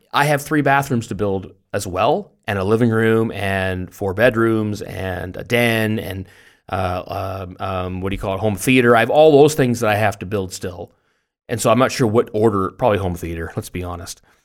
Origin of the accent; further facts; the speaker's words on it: Canada; now in Germany; Like, I'm Canadian in Germany, even though I've been here for a long time now.